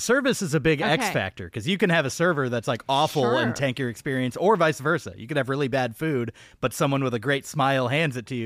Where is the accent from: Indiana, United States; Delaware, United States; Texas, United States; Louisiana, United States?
Texas, United States; Austin; I spent a large part of my childhood in Austin, Texas, where there's just a ton of Chili's around